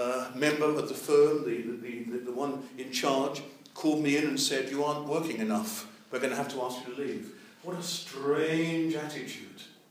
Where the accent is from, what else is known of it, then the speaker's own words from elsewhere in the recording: England, United Kingdom; I come from England. We have a National Health Service, or something that's left of it.